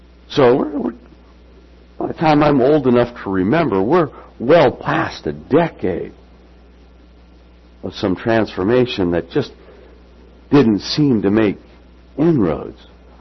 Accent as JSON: {"language": "English", "town": "Rockford", "region": "Illinois", "country": "United States", "tie": "born or raised there", "said": "she knows that I was actually born and raised in Rockford, Illinois, and they don't talk like this down there."}